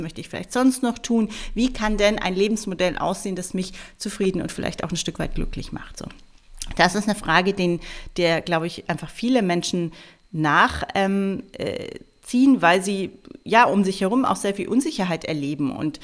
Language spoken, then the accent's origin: German; Munich, Bavaria, Germany; ich komme aus München